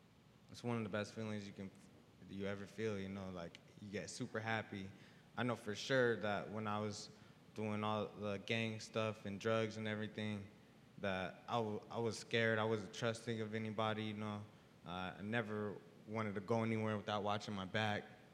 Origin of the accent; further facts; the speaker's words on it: Las Vegas, Nevada, United States; I grew up in Las Vegas. I'm 21 years old.